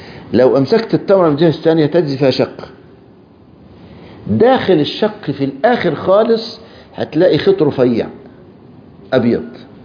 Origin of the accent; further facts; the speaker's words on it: Egypt; منتشر جديد عندنا في مصر خاصة في صعيد مصر.